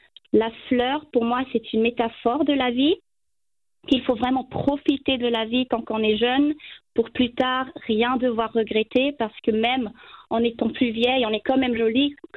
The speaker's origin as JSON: {"language": "French", "region": "Zurich", "country": "Switzerland", "said": "je viens de Zurich."}